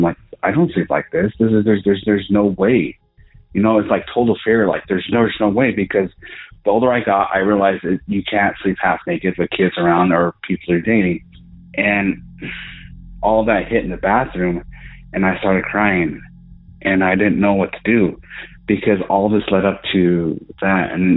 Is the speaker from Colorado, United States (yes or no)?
yes; Colorado, United States; Well, hey … I'm from Southern Colorado, and this is really hard and awkward.